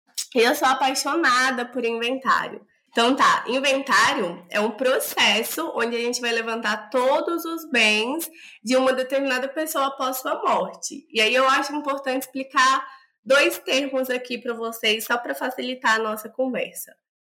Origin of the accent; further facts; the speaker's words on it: Brasília, Federal District, Brazil; eu e o Felipe somos de Brasília